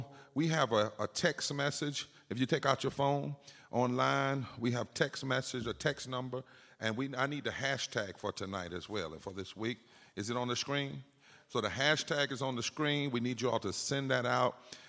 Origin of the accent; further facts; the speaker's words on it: Plymouth, North Carolina, United States; Let's welcome North Carolina. And specifically Plymouth, my hometown.